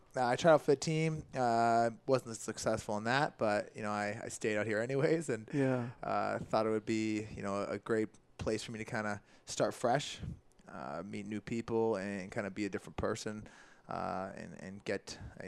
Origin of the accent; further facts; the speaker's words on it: Canada; Growing up in Canada, right? Hockey's that main staple. Our town is about 3,500 people